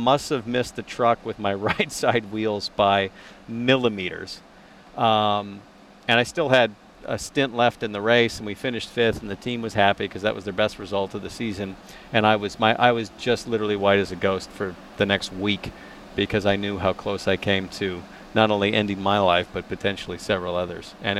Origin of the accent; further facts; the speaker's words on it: San Francisco, California, United States; There used to be a store growing up in San Francisco called FAO Schwartz.